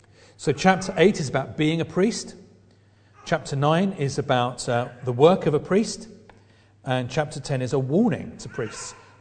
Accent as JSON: {"language": "English", "region": "East of England", "country": "United Kingdom", "said": "I'm from Essex. and I don't think I've got any Levite blood in me."}